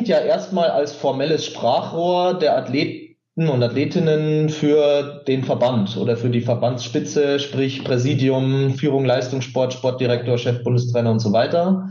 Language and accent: German; Bavaria, Germany; Habe in einem kleinen Verein in der Oberpfalz in Bayern angefangen, Badminton zu spielen. Da komme ich auch her.